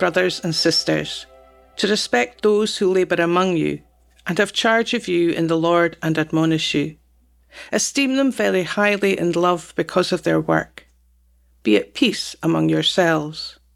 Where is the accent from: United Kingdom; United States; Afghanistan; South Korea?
United Kingdom; Scotland; We are Scottish and it comes with a Scottish flavour